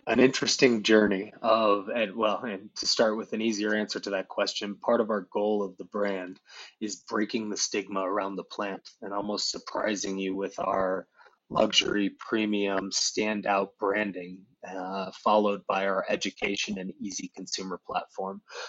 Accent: Indiana, United States; I'm originally from Indiana, where my mom has kind of dealt with a condition her entire life

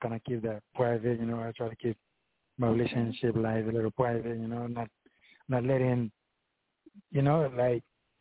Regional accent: Haiti; So when I was growing up in Haiti, I used to hang out with some of the guys in my neighborhood that used to do music.

